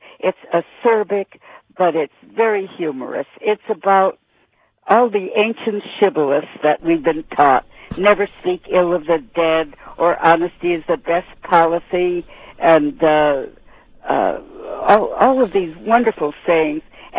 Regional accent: Massachusetts, United States; And so I came from Massachusetts, and I told my mother and father that I wanted to be an actress when I was 6 years old.

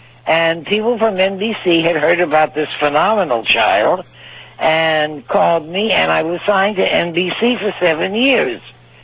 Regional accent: New York, United States; I was born in New York and took me to all the shows, the vaudeville shows

